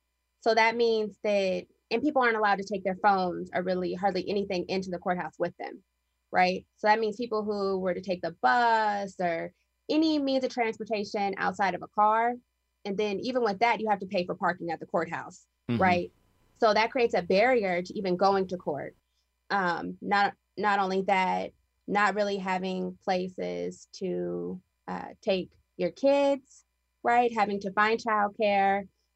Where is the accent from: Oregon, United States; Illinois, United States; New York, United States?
Illinois, United States; Champaign; And so I'm from Champaign, Urbana, right? That's where I currently reside.